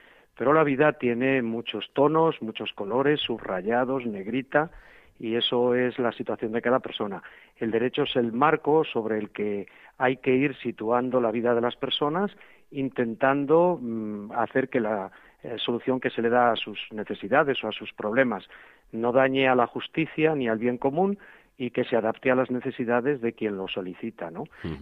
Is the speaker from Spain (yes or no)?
yes; Castile, Spain; yo soy castellano y aquí los despachos parroquiales de los pueblos prácticamente no son necesarios porque las poblaciones están muy dispersas, son muy pequeñas